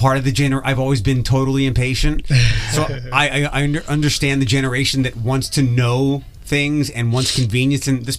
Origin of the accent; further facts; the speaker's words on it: Philadelphia, Pennsylvania, United States; Here we have TARTA, where I grew up in Philadelphia. We had SEPTA, Southeastern Pennsylvania Transportation Authority.